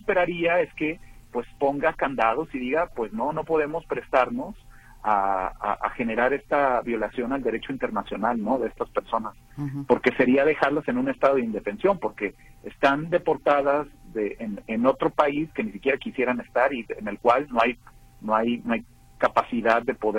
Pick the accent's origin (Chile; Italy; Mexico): Mexico; vamos a tener que librar en este momento como mexicanos